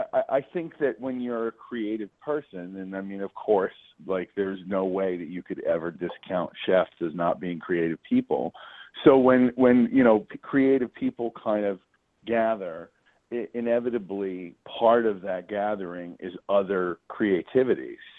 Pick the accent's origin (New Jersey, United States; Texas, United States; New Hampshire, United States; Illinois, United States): Illinois, United States; Chicago; I mean, I grew up in Chicago, and Chicago is such a, like, you know, there's no lines to music there.